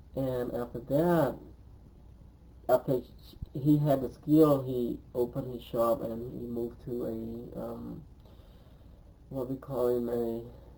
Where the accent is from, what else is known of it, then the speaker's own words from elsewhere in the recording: Phnom Penh, Cambodia; English is a second language; Basically, I grew up in Phnom Penh, go to school in Phnom Penh in primary school and also in junior high, equivalent to junior high in America.